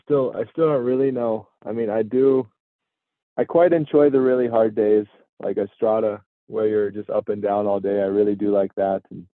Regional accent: United States; now in Girona, Spain; I really like where I'm from, and I really like being an American and how we do everything over here.

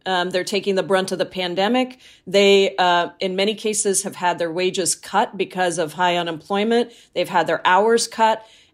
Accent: Washington, United States; I'm, of course, proud that I come from Washington State.

